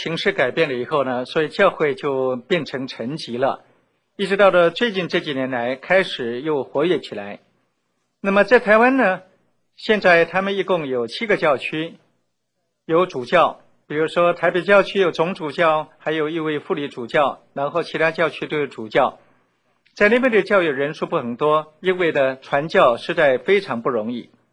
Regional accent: China; 我想这个就是我们中国人的一种习性了

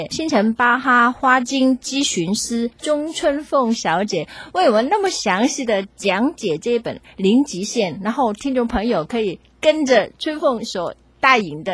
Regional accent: China; 就是说我们中国人有句话，君子爱财，取之有道。

